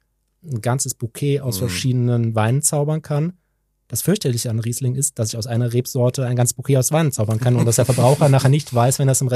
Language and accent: German; Cologne, North Rhine-Westphalia, Germany; born there; Also ich komme gebürtig eigentlich aus Köln, die Familie hat aber einen Weinhintergrund. Also der Urgroßvater kommt aus Pünderich an der Mosel